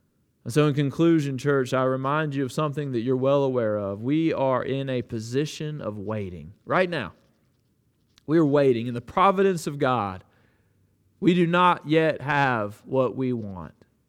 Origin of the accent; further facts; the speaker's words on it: Bible Belt, United States; I have told you before, I grew up in the Bible Belt.